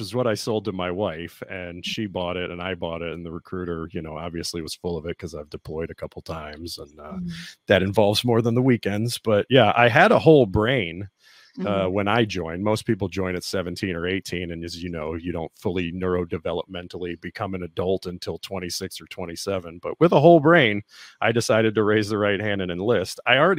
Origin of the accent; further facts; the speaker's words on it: Kentucky, United States; I'm from Kentucky. When you're from the Guard, they try to send you to whatever phase two site is closest to your home state